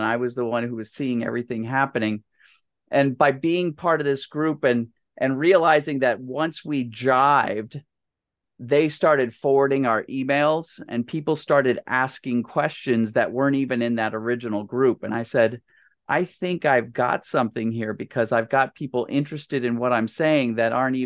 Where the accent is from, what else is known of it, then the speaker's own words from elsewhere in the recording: Washington, District of Columbia, United States; I grew up here in Washington, D.C., and we had the Department of Treasury.